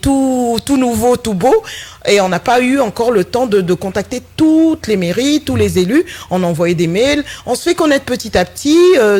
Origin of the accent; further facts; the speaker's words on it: French Guiana; Je viens de la Guyane quand même